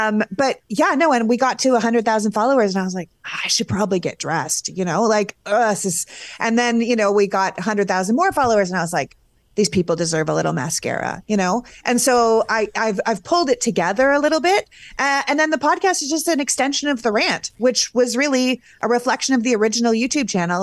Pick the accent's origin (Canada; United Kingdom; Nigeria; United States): Canada; As a Canadian